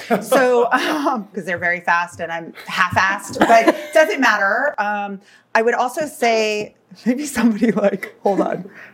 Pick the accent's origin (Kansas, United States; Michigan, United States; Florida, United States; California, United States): Florida, United States; I'm from Florida.